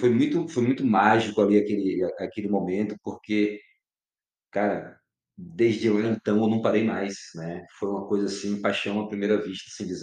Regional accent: Bahia, Brazil; Como um bom baiano que sou, a capoeira tá no sangue.

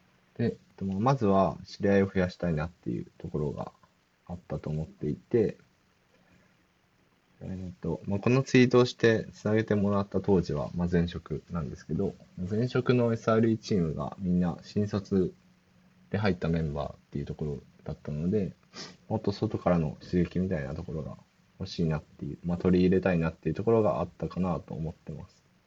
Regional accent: Hiroshima, Japan; 昨年から、まあ、地元の広島に引っ越すっていうのを決めていたので

